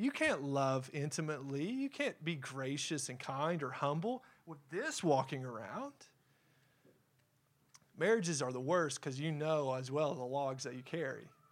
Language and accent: English; Kentucky, United States; And we're from Eastern Kentucky. We know what trees are.